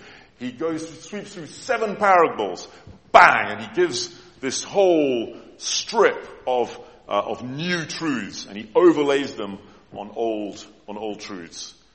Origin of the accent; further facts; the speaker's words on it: United Kingdom; I'm British.